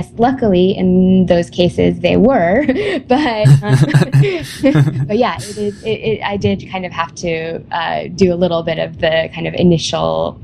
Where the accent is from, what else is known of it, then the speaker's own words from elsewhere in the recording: United States; Yeah, definitely the first couple of guys that I dated, it seemed like I was the one who kind of made the first move